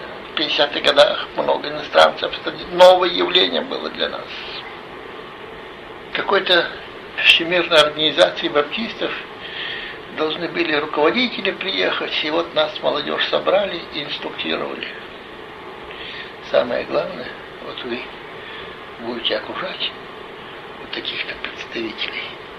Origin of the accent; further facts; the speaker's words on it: Saint Petersburg, Russia; moved away as an adult; also born or lived in Chisinau; Вот так я, уроженец, блокадник Ленинграда, уехал из Ленинграда и прописался в Кишиневе. Так мы оказались в Кишиневе 63-го года.